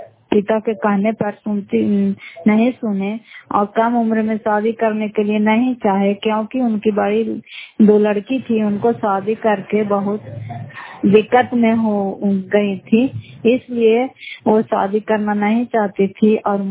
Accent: Bihar, India; घर फतेहपुर, पंचायत मकौता, जिला नालंदा, क्राकसराय ब्लॉक की निवासी हूँ।

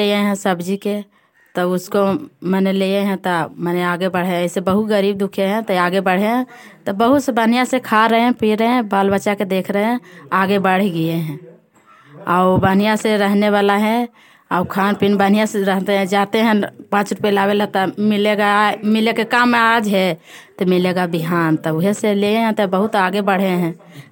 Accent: Shahbazpur, Bihar, India; शाहबाजपुर के रहने वाली।

